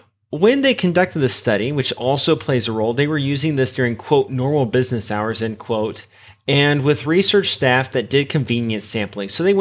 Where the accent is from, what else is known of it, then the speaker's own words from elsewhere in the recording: Midwest, United States; Now, I should mention, though, I'm from the Midwest, and a lot of the respondents were also from the Midwest.